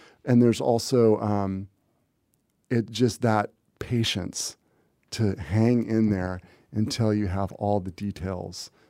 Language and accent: English; Santa Cruz, California, United States; I mean, I came from Santa Cruz, you know, didn't travel much as a kid. We didn't have a lot of means.